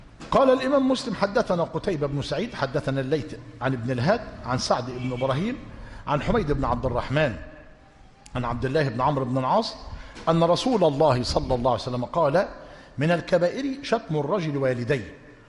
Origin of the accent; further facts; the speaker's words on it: Egypt; وخاصه في بلدتنا مصر.